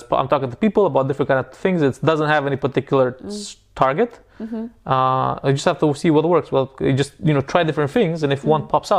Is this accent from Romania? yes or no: yes; Romania; I'm from Romania. Romania is kind of like the Mexico of Europe.